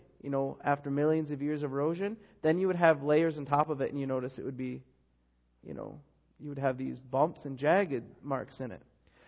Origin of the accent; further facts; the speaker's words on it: Michigan, United States; I grew up in Michigan, and I've traveled around when I was a little kid to Iowa and these places